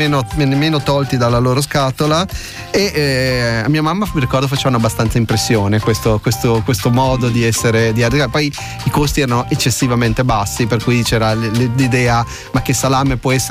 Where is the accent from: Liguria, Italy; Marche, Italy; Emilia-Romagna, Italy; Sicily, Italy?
Liguria, Italy; io sono ligure